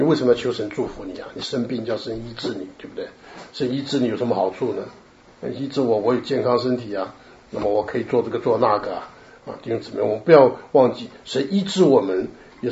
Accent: China; 我觉得很遗憾的啊，在我们中国人中间有一个很有名的一个传道人呢

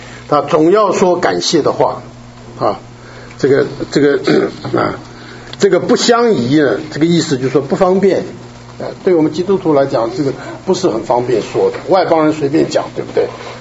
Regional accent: China; 他这个体统这个字啊，是我们中国人加上去的了

